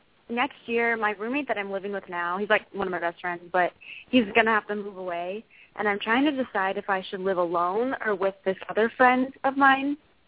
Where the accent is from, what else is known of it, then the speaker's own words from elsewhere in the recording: North Carolina, United States; I'm from North Carolina.